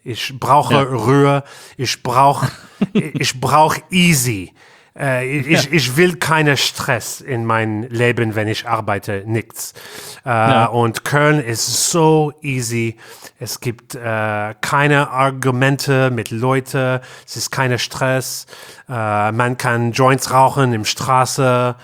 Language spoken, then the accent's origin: German; Canada; German is a second language; wir kommen aus Kanada